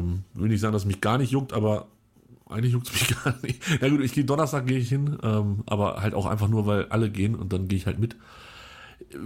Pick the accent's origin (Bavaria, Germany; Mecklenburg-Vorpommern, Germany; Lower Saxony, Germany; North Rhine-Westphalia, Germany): Lower Saxony, Germany; Hanover; Ich als Hannoveraner kenne das natürlich nicht anders.